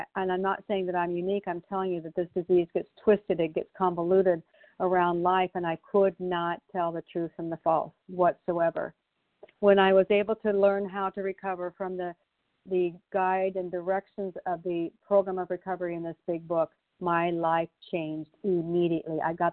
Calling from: Canby, Oregon, United States; I'm a recovered compulsive overeater, and I'm calling from Canby, Oregon.

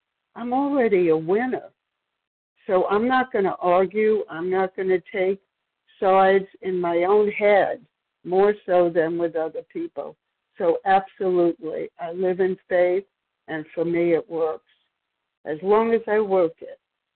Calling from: Maryland, United States; from Maryland.

